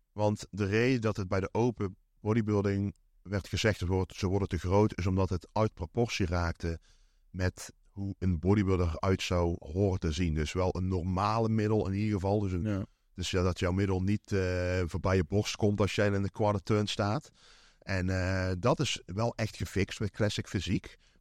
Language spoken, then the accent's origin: Dutch; Netherlands; Ja, als Nederlander, ik zeg maar net onder die 6'3". En dat is 1,90.